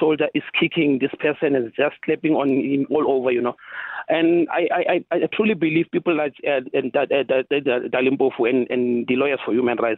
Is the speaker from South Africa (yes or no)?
yes; South Africa; from Harankua. You know, Aldrin, I'm a former member of the South African Police Services.